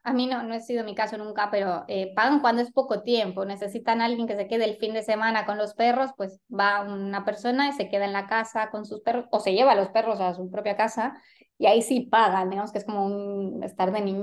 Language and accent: Spanish; Mexico; yo nací en México, pero mi familia es de España y yo viví en México toda mi infancia y todos los veranos iba a visitar a mi familia.